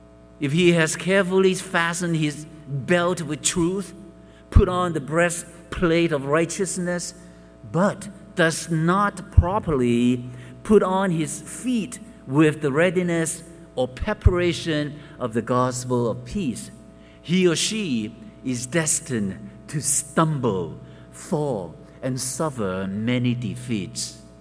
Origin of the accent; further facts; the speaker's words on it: Hong Kong; it was not like that when I was growing up in Hong Kong.